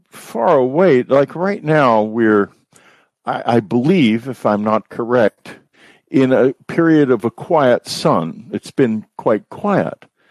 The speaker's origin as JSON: {"language": "English", "region": "Texas", "country": "United States", "said": "I'm from Texas, and I have hundreds of friends and family there, so I'm well aware of those problems."}